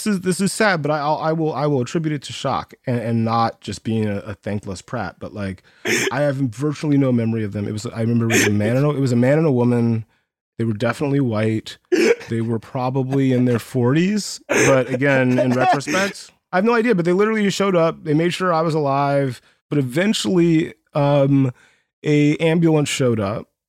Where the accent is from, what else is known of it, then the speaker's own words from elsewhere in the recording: United States; This is wild. I'm an American.